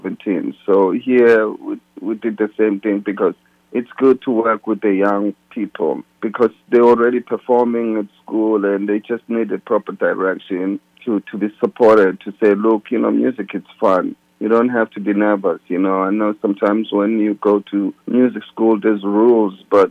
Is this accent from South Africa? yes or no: yes; South Africa; moved away; I came from South Africa where things were difficult, but because I love the music, I kept playing the music until I was given a chance to see the world.